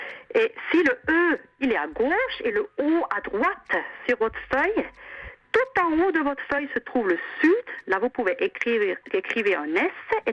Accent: German-speaking Switzerland, Switzerland; now in France; Je suis suisse-allemande, ouais. Mais vu que j'habite en France

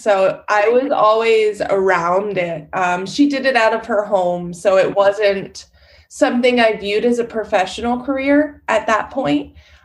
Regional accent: Maryland, United States; I grew up in Maryland. And it was very colonial.

